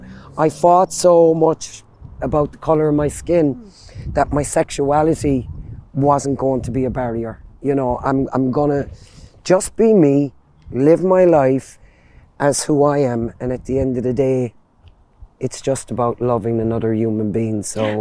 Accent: Ireland; It just felt like, if I wear this jersey, nobody can tell me I'm not Irish.

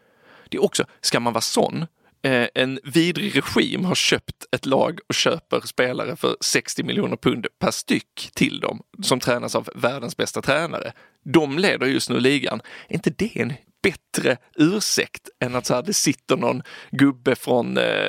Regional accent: Malmö, Skåne, Sweden; och det är så här, jag är från Malmö

